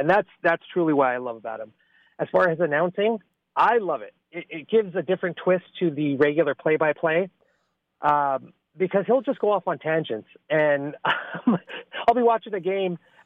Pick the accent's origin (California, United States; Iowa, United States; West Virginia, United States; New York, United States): California, United States; East Los Angeles; You know, I grew up in East L.A., and wherever you're at in Los Angeles, you're pretty much born into a Dodgers, Raiders, or Lakers household